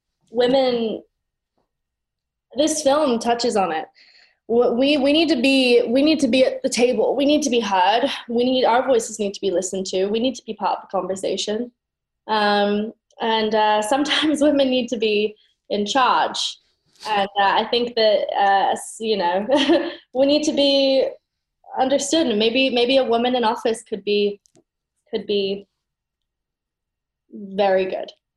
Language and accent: English; United Kingdom; The fact that I'm British.